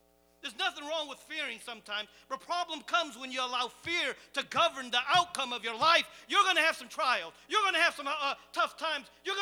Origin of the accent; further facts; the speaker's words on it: Cambodia; I'm originally from Cambodia, and my family is from there